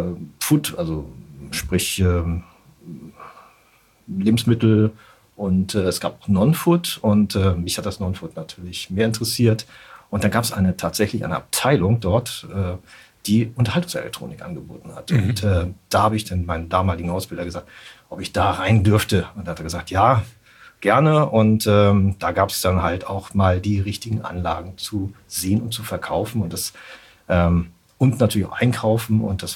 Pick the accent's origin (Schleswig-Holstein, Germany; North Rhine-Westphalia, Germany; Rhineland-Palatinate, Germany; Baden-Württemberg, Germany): Schleswig-Holstein, Germany; Kiel; Ich bin tatsächlich, ja. Ich bin Kieler, geboren in Kiel